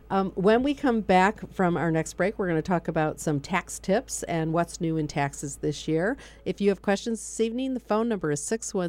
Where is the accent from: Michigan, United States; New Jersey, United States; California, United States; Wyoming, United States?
Michigan, United States; now in Pennsylvania, United States; when I first moved to Pennsylvania, I came from Michigan